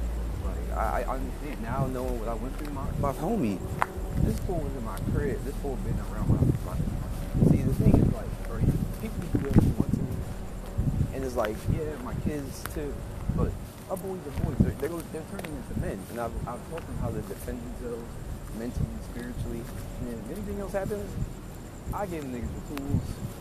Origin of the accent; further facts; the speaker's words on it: Philadelphia, Pennsylvania, United States; I'm from Philadelphia, so my mom would beat my ass if I don't pump your gas, I think.